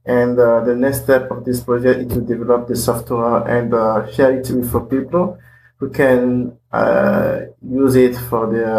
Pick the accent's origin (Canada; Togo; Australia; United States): Togo; I come from Togo.